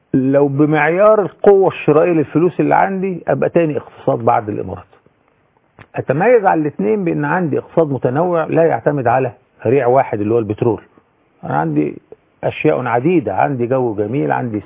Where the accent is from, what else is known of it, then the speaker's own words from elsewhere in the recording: Damietta, Damietta Governorate, Egypt; وانا دمياطي، ودمياط دي مدينة